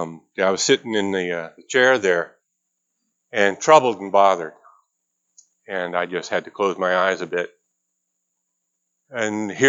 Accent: California, United States; Yeah, I'm a kid from California, by the way, so what I know about hurricanes.

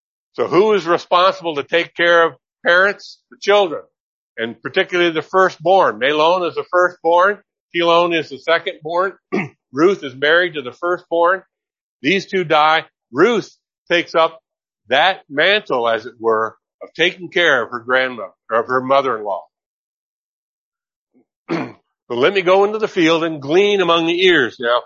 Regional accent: California, United States; You know, I grew up in California. All my relatives were all in New England.

